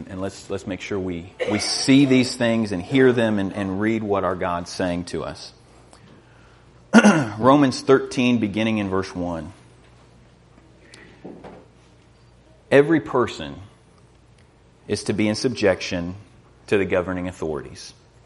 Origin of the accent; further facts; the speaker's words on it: United States; We can identify with the Philippians in that because we're American citizens and there's a lot of privilege and blessing and status that goes along with that.